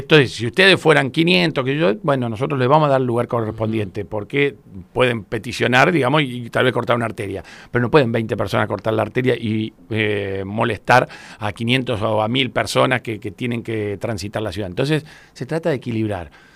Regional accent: Buenos Aires, Argentina; Yo soy del Mondongo, cuando era chico jugaba al fútbol en Plaza Mateu

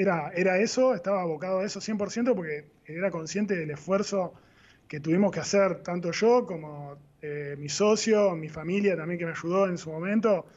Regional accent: Argentina; como emprendedores, somos argentinos, vivimos en un contexto

